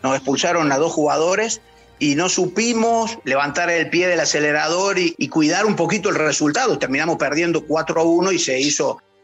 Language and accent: Spanish; Córdoba, Argentina; accent: Cordobés; Sí, no pronunciamos tanto las ceces como los porteños. Sí. Es una tonada más alargadita, sí.